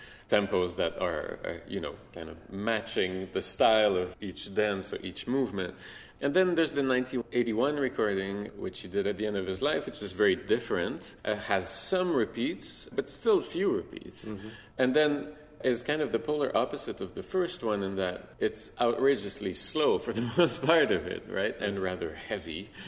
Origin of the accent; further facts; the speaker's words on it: Quebec, Canada; So being Canadian, I guess I'm a Quebecer.